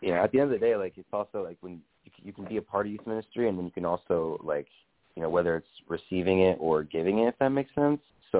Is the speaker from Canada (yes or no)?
no; Las Vegas, Nevada, United States; Yeah, very similar upbringing. I was born and raised in Las Vegas.